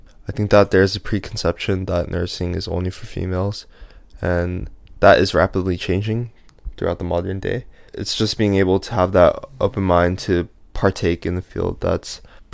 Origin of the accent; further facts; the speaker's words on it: Las Vegas, Nevada, United States; I'm from Las Vegas, Nevada. I'm currently a sophomore, and I'm on the pre-nursing track.